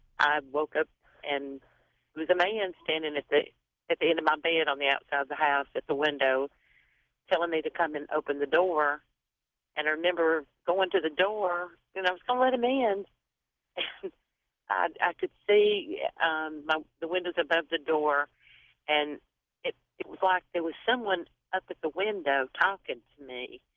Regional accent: Alabama, United States; accent: Alabama; Well, we live our Alabama accents and roll tide.

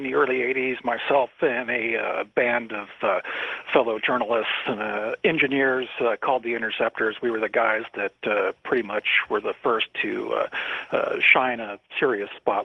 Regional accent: California, United States; I grew up in Northern California, and Beale Air Force Base is where the SR-71 came out.

